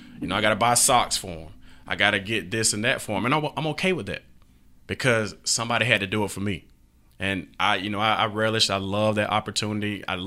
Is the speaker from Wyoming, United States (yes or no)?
yes; Rock Springs, Wyoming, United States; I grew up in Rock Springs. I didn't come from, you know, everything.